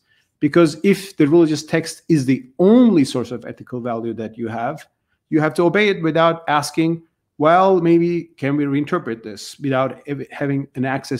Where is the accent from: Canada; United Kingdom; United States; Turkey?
Turkey; Well, I grew up with this in Turkey.